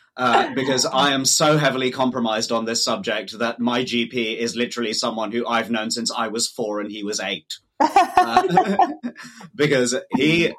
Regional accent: Wembley, London, United Kingdom; I grew up in Wembley

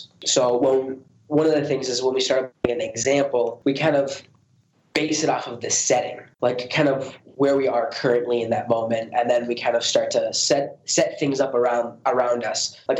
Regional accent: United States; For example, when I was growing up in America, I had a very good education.

